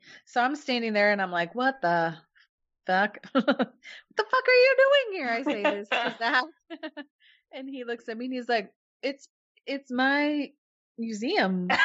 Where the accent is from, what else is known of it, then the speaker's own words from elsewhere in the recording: Kansas City, United States; He said, where are you from? We said, we're from Kansas City.